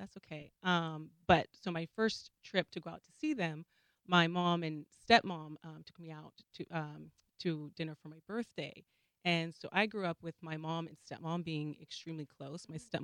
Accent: Seattle, Washington, United States; also born or lived in New Jersey; Born in New Jersey, but grew up in Seattle.

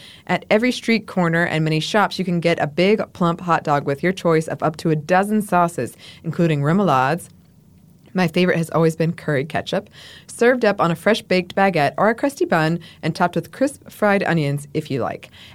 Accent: United States; moved away as an adult; now in Edinburgh, United Kingdom; I'm an American expat living in Edinburgh, Scotland

